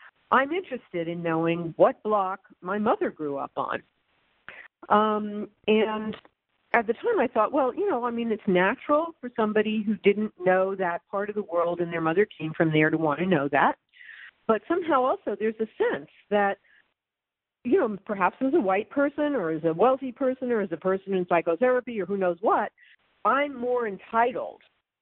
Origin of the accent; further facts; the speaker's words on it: New York City, New York, United States; And because I'm a New Yorker, we were having a conversation.